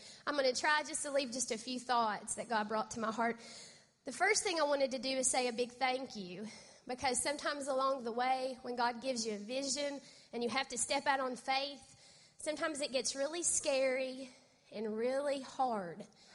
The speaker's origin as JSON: {"language": "English", "region": "Kentucky", "country": "United States", "tie": "born or raised there", "said": "And I grew up in Eastern Kentucky, and I know some of you did, so a lot of you are mountain people, and I love that."}